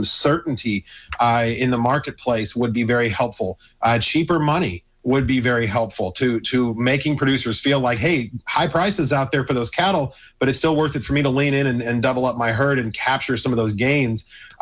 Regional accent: Arizona, United States; from my home state of Arizona all the way across to Texas

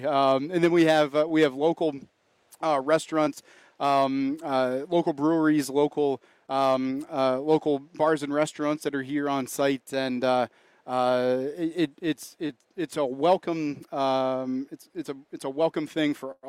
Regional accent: Virginia, United States; now in Wisconsin, United States; I'm originally from Virginia. Went to school in Virginia, and then my wife is from the Green Bay area. When we had the opportunity to make a move to Wisconsin, kind of jumped all over it.

